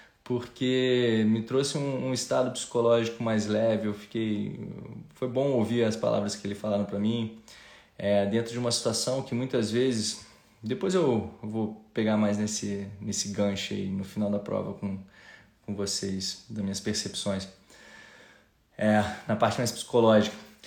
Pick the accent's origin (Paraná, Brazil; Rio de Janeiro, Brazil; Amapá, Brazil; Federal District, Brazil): Federal District, Brazil; Brasília; Pá, pô, sou de Brasília.